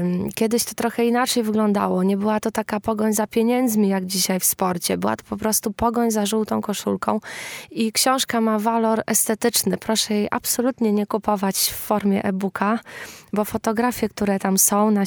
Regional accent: Morąg, Warmian-Masurian Voivodeship, Poland; bo ja pochodzę z Morąga, zaczynają się inne krajobrazy, trochę takie bardziej warmińskie

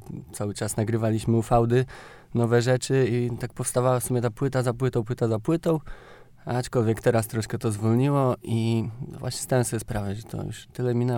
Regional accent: Lubawa, Warmian-Masurian Voivodeship, Poland; zagrałem w moim rodzinnym miasteczku w Lubawie

